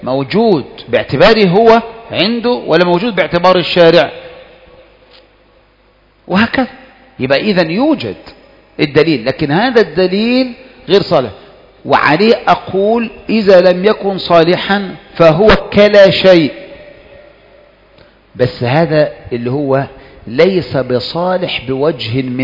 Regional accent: Egypt; ولهذا تجد عندنا في مصر ورثنا منذ الصغر ان كتب الفقه نيل الاوطار سبل السلام

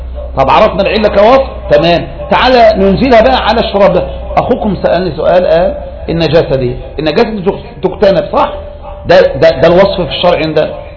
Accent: Egypt; ولهذا مثلا بعض الناس عندنا في مصر مثلا يقول لك لا احنا لا نحكم على الشخص هذا الا اذا حكم عليه العلماء.

